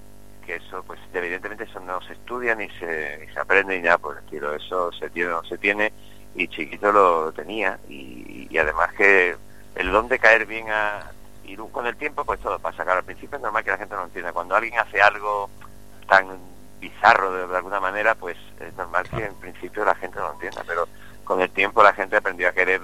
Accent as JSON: {"language": "Spanish", "town": "Redondela", "region": "Galicia", "country": "Spain", "tie": "born or raised there", "said": "el domingo en mi pueblo, en Redondela."}